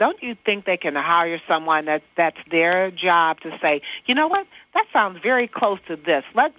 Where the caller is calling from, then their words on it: Detroit, Michigan, United States; I am calling from Motown.